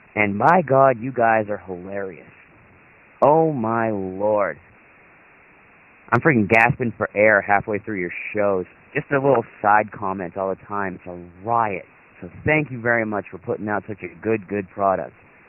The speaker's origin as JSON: {"language": "English", "town": "Auburn", "region": "Maine", "country": "United States", "said": "I'm from Auburn, Maine"}